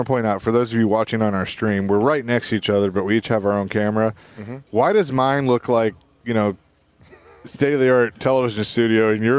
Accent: Bellevue, United States; growing up in Bellevue, that my doctor's office was actually where the first facility was

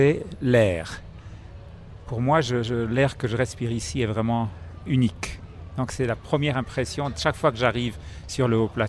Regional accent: Chermignon, Valais, Switzerland; parce que nous, on est de Chermignon

